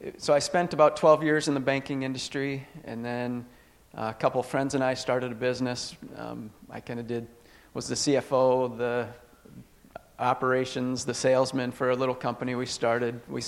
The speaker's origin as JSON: {"language": "English", "town": "Leicester", "region": "Iowa", "country": "United States", "tie": "born or raised there", "said": "Yeah, I grew up in Leicester."}